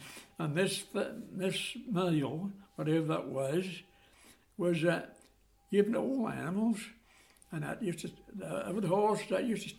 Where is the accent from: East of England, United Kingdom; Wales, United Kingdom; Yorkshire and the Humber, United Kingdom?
East of England, United Kingdom; Mendlesham Green; born there; I was born in Mendelsham Green, near the chapel, 1922, 8th October. And I went to Mendelsham School at Mendelsham Street.